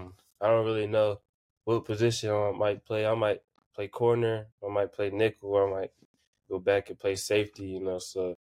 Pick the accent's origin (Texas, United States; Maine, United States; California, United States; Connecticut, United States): Texas, United States; Houston; now in Ohio, United States; I'm fortunate to be, you know, born and raised in Houston, Texas, and I moved on to Ohio where I'm at now